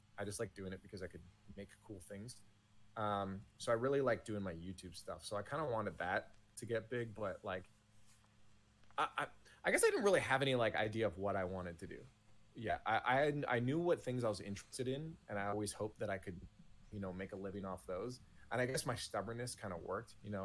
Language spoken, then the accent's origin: English; Canada; So I had that big issue because I'm Canadian.